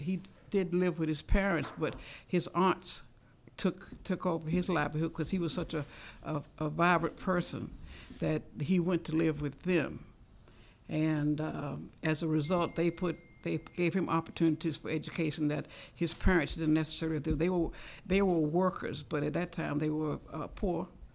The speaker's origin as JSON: {"language": "English", "town": "Richmond", "region": "Virginia", "country": "United States", "tie": "born there", "said": "Oh, I was born in Richmond, Virginia."}